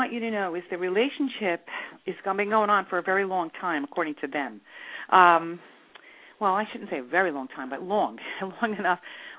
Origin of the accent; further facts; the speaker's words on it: New Jersey, United States; You know I'm from New Jersey, right?